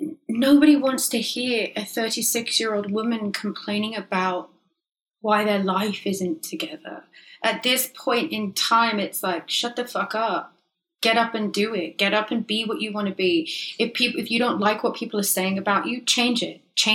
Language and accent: English; England, United Kingdom; moved away as an adult; It's just, I'm too English. It's weird. I'm not, I love it here. I live here.